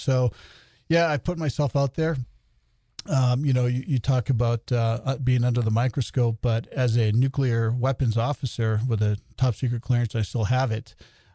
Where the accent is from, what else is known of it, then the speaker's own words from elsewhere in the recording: Manchester, New Hampshire, United States; moved away as an adult; also born or lived in Fargo; I'm originally from Manchester, New Hampshire, born and raised back there. It's an old mill town.